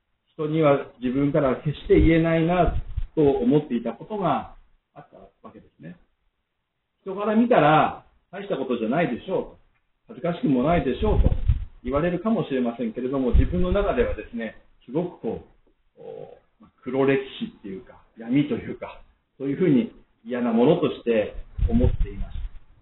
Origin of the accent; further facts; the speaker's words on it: Aichi, Japan; イエス・キリストを信じる決心をしました。出身は愛知県なんですけれども、その16歳の時に母親にですね、あなたもそろそろ洗礼受けたらどうなのかって言われて